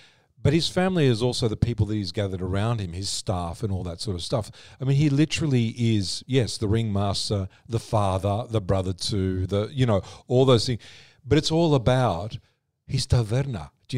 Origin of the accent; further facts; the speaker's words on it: Australia; like as an Australian, you know, like so that you have this sort of protected area, but still the outside world is where you're going to have to live.